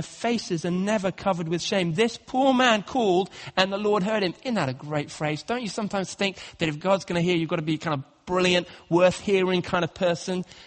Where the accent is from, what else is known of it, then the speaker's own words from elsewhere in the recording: Nairobi, Kenya; When I was a teenager taking my A-levels, was growing up in Kenya, and I used to sometimes walk around the garden. It was quite hard sometimes in Nairobi to meet up with your friends at night.